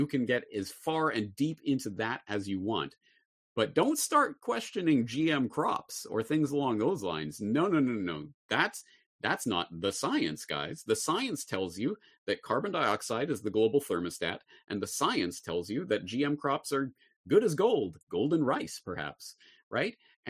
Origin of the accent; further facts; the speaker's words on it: Canada; me growing up in Canada in the public school system